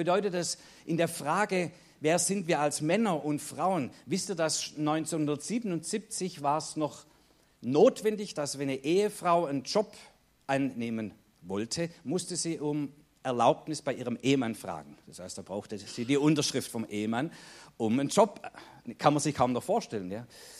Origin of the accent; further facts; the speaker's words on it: Baden-Württemberg, Germany; aus Baden-Württemberg, wo ich herkomme, wie man nicht schwer hören kann